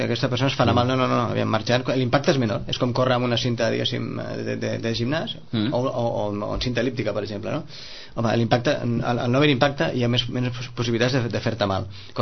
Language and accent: Catalan; Sitges, Catalonia, Spain; visc en Sitges, sóc de Sitges, però bueno, però que m'hi sento identificat amb Vilafranca